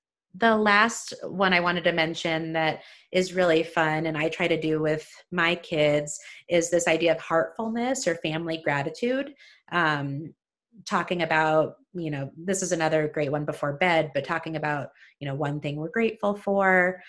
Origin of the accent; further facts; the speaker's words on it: New York City, New York, United States; I'm from New York City too, like Amanda, and I surprised him with pizza all the way from Brooklyn.